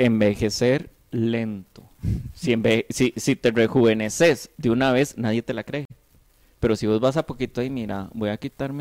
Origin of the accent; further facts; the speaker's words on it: Turrialba, Cartago, Costa Rica; Bueno, soy de Turrialba, ¿verdad?